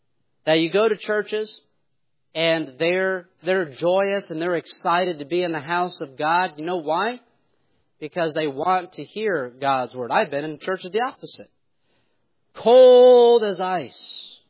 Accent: New York, United States

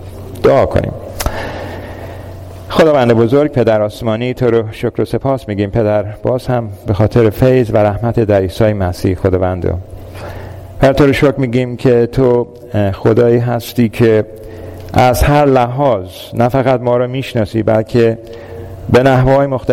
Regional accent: Iran; born there; moved away as an adult; also born or lived in United States; من چطور در ایران در یک خانواده نسبتا متوسط متولد شدم. پدرم بهایی بودن، مادرم مسلمان. در هر دو مورد من بزرگ شدم. تحصیلاتم رو توی آمریکا بعد از دیپلمم در ایران انجام دادم.

